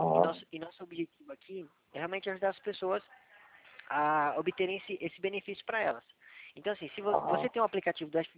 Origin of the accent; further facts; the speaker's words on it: Atibaia, São Paulo, Brazil; Eu sou aqui de Atibaia, São Paulo.